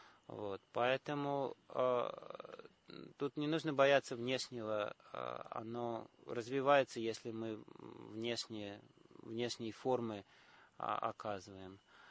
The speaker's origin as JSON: {"language": "Russian", "country": "Uzbekistan", "tie": "born or raised there", "said": "я вырос в Узбекистане, и там родителей называют на «вы»."}